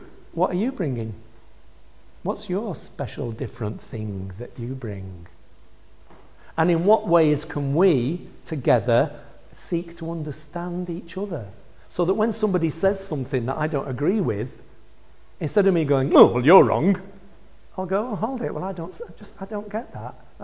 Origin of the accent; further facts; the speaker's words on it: Manchester, North West England, United Kingdom; also born or lived in Leeds; now in Selby, United Kingdom; I grew up in Manchester. We lived most of our married lives in Leeds. We're city people. We come here to live in Selby.